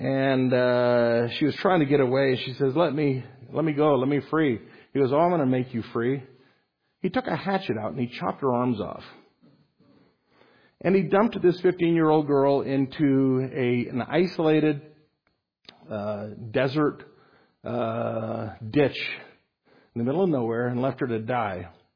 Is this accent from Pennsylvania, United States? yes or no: no; Las Vegas, Nevada, United States; I'll tell you a little story about my hometown, Las Vegas.